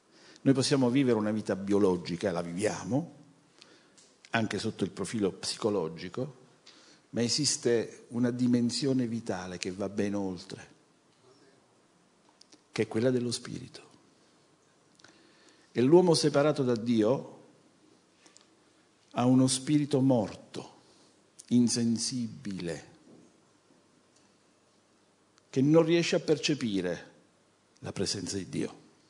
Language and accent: Italian; Naples, Campania, Italy; io sono napoletano, ma mia moglie è siciliana